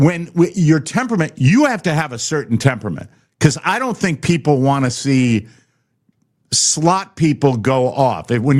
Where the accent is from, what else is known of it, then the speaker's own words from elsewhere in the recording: Connecticut, United States; your home base would be Foxwoods in my home state of Connecticut.